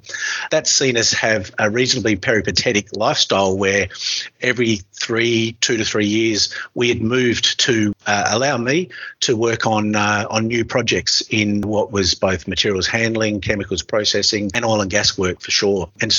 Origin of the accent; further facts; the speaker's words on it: Perth, Western Australia, Australia; I grew up in Perth, in Duncraig actually, Duncraig Primary School, Duncraig High School, UWA, did a mechanical engineering degree.